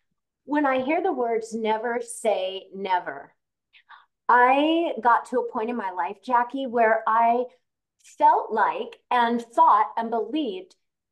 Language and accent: English; California, United States; I grew up in Southern California.